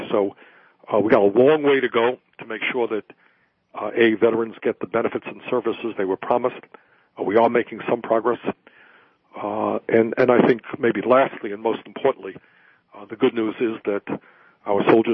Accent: Burlington, Vermont, United States; a tragedy that just took place right here in my hometown of Burlington, Vermont, yesterday.

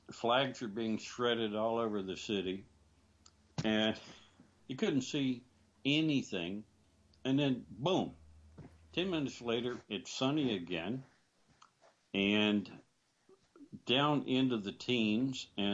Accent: West Virginia, United States; I grew up in West Virginia, Bob.

